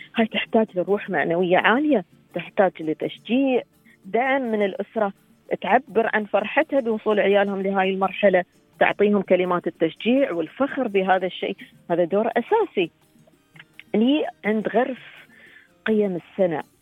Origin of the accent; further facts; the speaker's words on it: United Arab Emirates; accent: Emirati; كيف نعتز بلبسنا الإماراتي، بحشمتنا كبنات إماراتيات؟